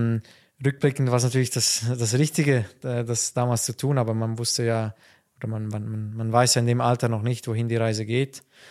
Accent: Wettingen, Aargau, Switzerland; born there; Ich bin nicht in Aarau auf die Welt gekommen, zur Welt gekommen, sondern woanders, in Wettingen.

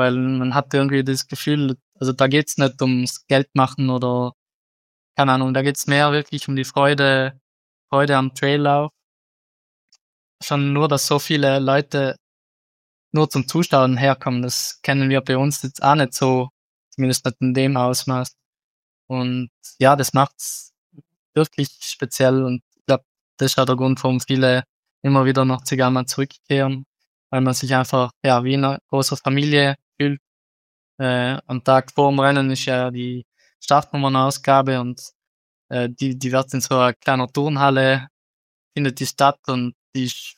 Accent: Tiers, Trentino-Alto Adige, Italy; also ich komme aus Thiers, einem kleinen Bergdorf in den Dolomiten. Da gibt's fast nichts, was flach ist.

